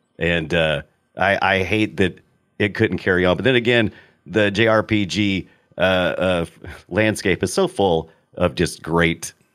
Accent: United States; maybe, because I'm an American and the localization of the story, you know, was retooled for me.

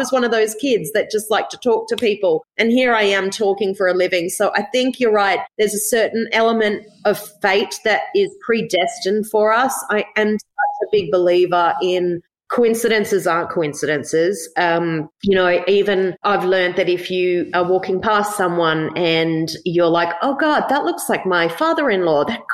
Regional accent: Gold Coast, Queensland, Australia; We grew up on the Gold Coast.

